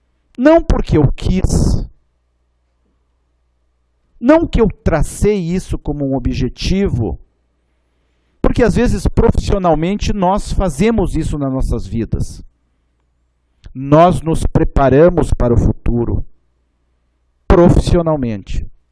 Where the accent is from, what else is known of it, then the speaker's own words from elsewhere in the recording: Rio Grande do Sul, Brazil; o que nós carregamos como gaúchos é um sentimento de pertencimento à nossa cultura, à nossa tradição, às nossas raízes.